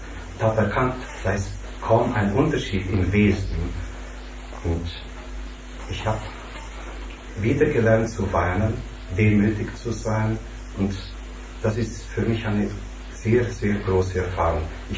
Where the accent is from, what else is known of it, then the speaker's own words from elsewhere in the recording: Transylvania, Romania; now in Germany; Ich stamme aus Siebenbürgen, aus Rumänien. Bin vor 20 Jahren nach Deutschland gekommen.